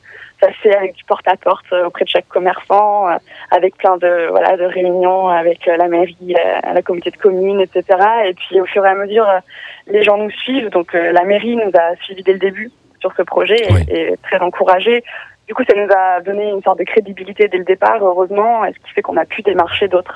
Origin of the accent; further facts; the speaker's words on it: Nouvelle-Aquitaine, France; on a voulu se lancer dans la concrétisation du projet en Périgord vert. Donc c'est là d'où je viens. Mes parents y habitent toujours. J'ai passé mon enfance là-bas.